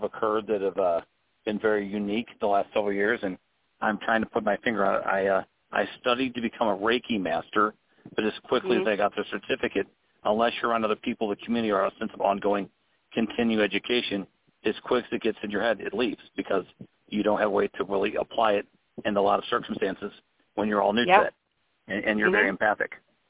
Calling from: St. Louis, Missouri, United States; I'm here from St. Louis

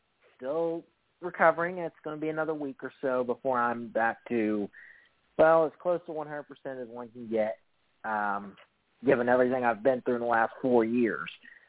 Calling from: Oklahoma City, Oklahoma, United States; in Oklahoma City.

